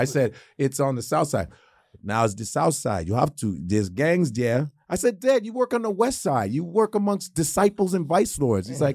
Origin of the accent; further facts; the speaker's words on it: Nigeria; See, me being Nigerian, brother, see, I started getting really pro-black in college